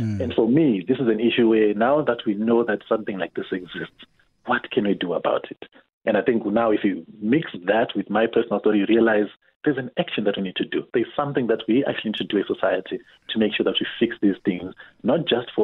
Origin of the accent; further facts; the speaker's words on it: Zimbabwe; moved away; I'm originally from Zimbabwe. I've been in this country now for almost 20 years.